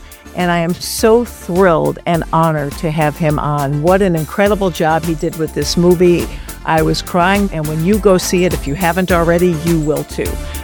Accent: Michigan, United States; I just literally got home last night, very late, after driving back from Michigan, my hometown.

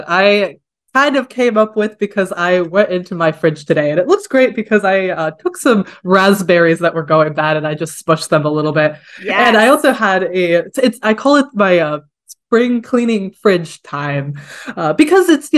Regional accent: Washington, District of Columbia, United States; For anybody who knows Washington, D.C., I am from the DuPont Circle neighborhood, born and raised right there in the center.

